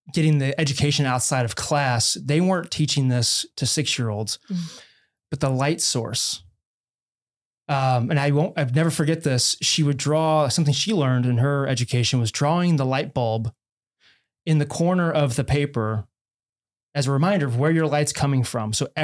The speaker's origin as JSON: {"language": "English", "town": "St. Louis", "region": "Missouri", "country": "United States", "tie": "born or raised there", "said": "Yeah, I grew up in St. Louis, Missouri"}